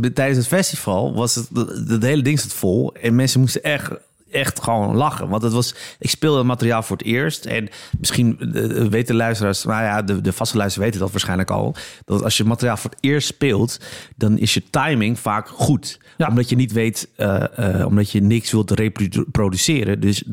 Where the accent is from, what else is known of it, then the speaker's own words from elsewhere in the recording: Amsterdam, North Holland, Netherlands; want ik ben in Amsterdam-Oost opgegroeid.